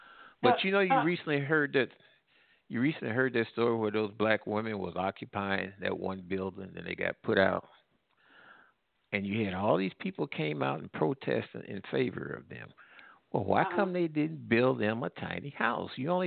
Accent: St. Louis, Missouri, United States; Now, I was from the Midwest in the St. Louis area

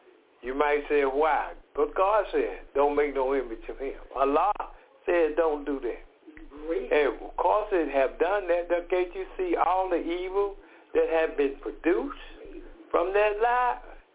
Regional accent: Decatur, Georgia, United States; from Decatur, Georgia.

